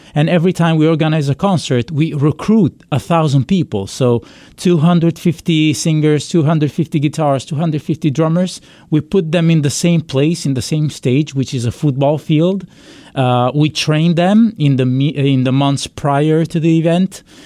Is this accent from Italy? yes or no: yes; Italy; I come from Italy